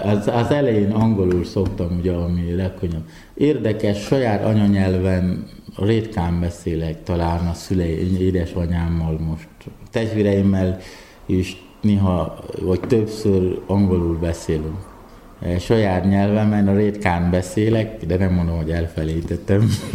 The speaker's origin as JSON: {"language": "Hungarian", "region": "Upper West", "country": "Ghana", "second_language": "Hungarian", "moved": "yes", "lives_now": "Hungary", "said": "hát Észak-Gárnából származom, a nyugati részem"}